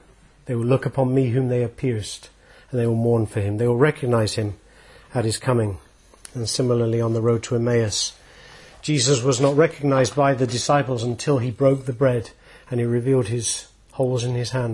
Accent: England, United Kingdom; I was not born Jewish, I'm an Englishman.

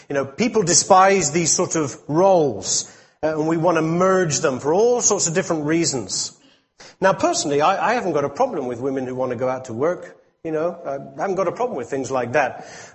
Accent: England, United Kingdom; I have been brought up as an English person within the English culture

